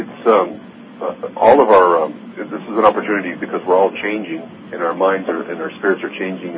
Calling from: Lake Forest, California, United States; I'm calling from Lake Forest, California.

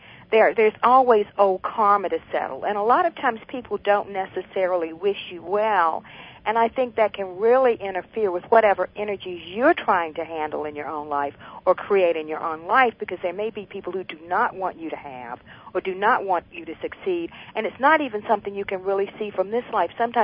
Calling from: United States; Continental United States.

